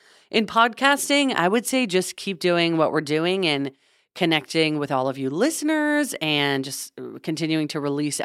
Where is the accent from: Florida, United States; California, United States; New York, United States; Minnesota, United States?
California, United States; Los Angeles; I am from Los Angeles, more specifically Calabasas, Malibu. I moved 12 times before I was 18, so mostly within that area. We randomly moved to Lake Arrowhead one year.